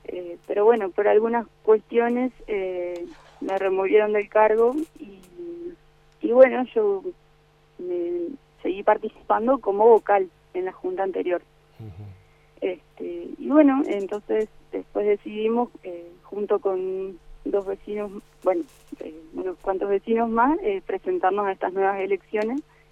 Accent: Crespo, Entre Ríos, Argentina; now in Aldea de Eigenfeld, Argentina; mis abuelos eran de Entre Ríos y emigraron a Buenos Aires. Y desde ahí mi familia volvió a Crespo y de Crespo yo llegué acá a Aldea de Eigenfeld. Cuando me casé.

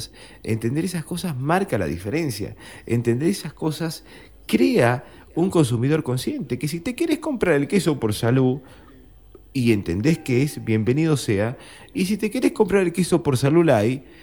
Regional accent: Argentina; Somos ciudadanos. Somos argentinos ciudadanos.

